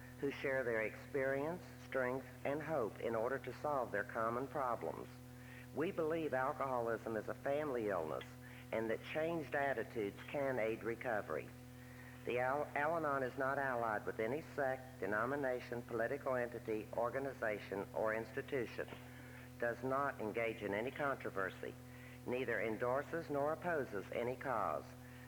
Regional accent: Huntington, West Virginia, United States; I am from Huntington, West Virginia

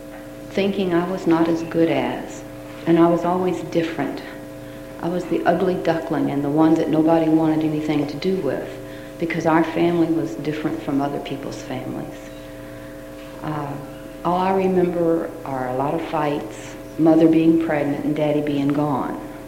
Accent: Louisville, Kentucky, United States; born there; I am the oldest of nine children, and I was born in Louisville.

